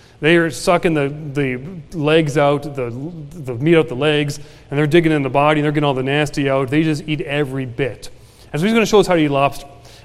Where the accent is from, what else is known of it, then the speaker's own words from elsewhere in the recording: British Columbia, Canada; also born or lived in Nova Scotia; I am from Canada, but I'm from the other side of Canada. If you know where Spokane, Washington is, I grew up 3 hours north of Spokane. Dad was a cowboy. I'm a good old country boy myself.